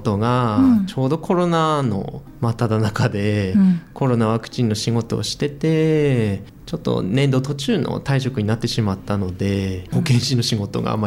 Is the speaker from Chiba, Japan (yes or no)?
no; Aomori, Japan; はい、青森市ですね。